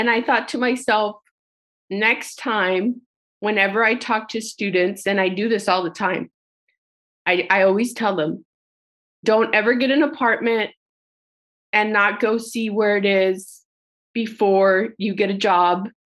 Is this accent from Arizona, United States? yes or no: no; Texas, United States; now in Alexandria, United States; So I moved to DC and I'm from South Texas. So my idea of 8 miles means 8 minutes.